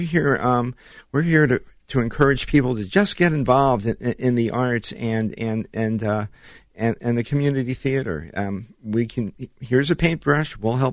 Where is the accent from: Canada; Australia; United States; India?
United States; New Brunswick, New Jersey; I grew up outside of New York City. I grew up in New Jersey, the New Brunswick area. So it was just a short train ride into the city.